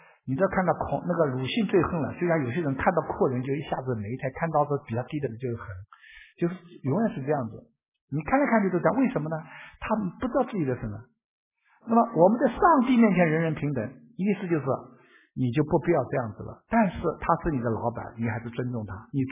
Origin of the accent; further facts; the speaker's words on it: Shanghai, China; 我说我来自上海， 我不说我是上海人，因为我不是在上海长大的，